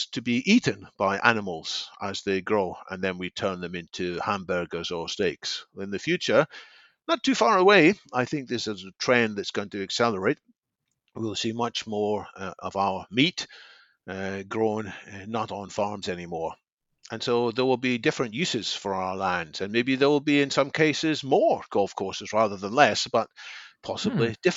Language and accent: English; United Kingdom; I guess as a Brit, I should sing the praises of Rory McIlroy or Paul Casey